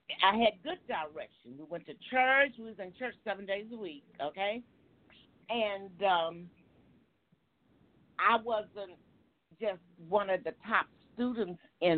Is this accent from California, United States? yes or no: no; Houston, Texas, United States; Okay, I grew up in Houston, Texas.